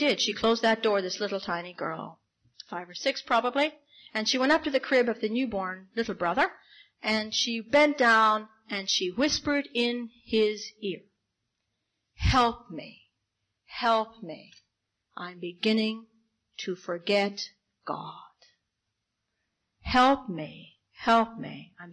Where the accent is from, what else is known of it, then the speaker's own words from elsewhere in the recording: Ireland; Now, I'm Irish. I embellish.